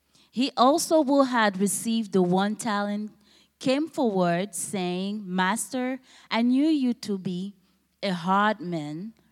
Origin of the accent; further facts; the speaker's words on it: Cameroon; now in United States; I'm from Cameroon. And I have been in the United States for almost 8 years, so yeah.